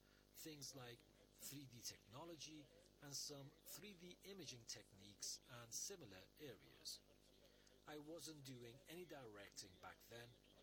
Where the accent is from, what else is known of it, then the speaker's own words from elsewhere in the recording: China; also born or lived in Beijing; I was born in Western China. Actually, that's where I'm originally from. My neighbors were Muslim too. I moved to Beijing to study.